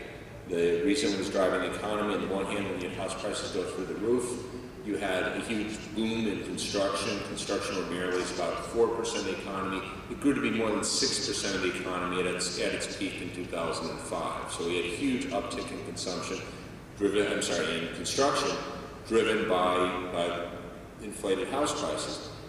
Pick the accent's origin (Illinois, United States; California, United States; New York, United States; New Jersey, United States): Illinois, United States; Chicago; I'm from Chicago originally, so it's really great to come back to Chicago